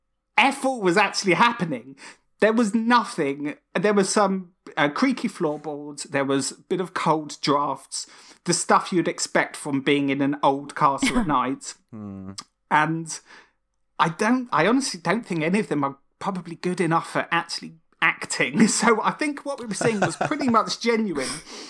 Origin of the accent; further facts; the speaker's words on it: East of England, United Kingdom; born there; In fact, I was born in Essex, and there's part of me believes that if I'd actually stayed there and been raised there, that's who I would be right now.